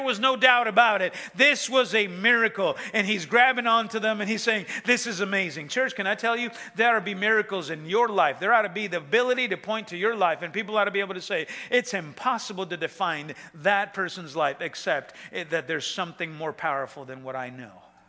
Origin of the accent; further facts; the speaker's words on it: El Salvador; I was in my home country. I was in El Salvador 2 weeks ago.